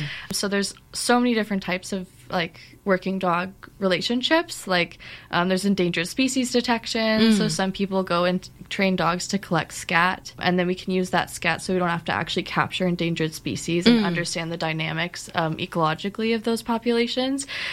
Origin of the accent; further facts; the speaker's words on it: Ottawa, Ontario, Canada; I grew up in Ottawa